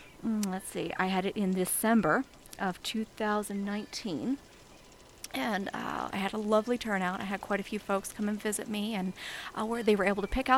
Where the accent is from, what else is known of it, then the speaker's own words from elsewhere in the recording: Chesapeake Bay area, United States; I'm from the Chesapeake area.